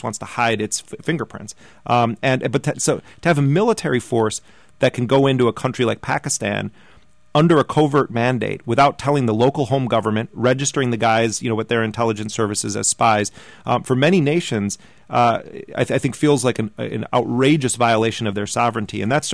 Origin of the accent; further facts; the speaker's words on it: United States; And that's a pretty sobering reality to face as an American going to these countries, to hear people saying you're the terrorists.